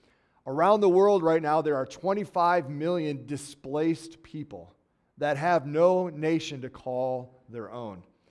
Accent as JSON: {"language": "English", "country": "United States", "said": "I never stopped being an American. And I am proud to be an American. I'm proud to be a citizen of the United States of America."}